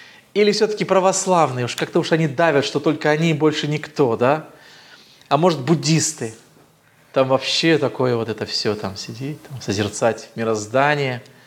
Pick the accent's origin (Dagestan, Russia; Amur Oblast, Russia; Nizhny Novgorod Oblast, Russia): Dagestan, Russia; now in Saint Petersburg, Russia; сами родом из Дагестана, и, ну, 20 лет мы живем в Петербурге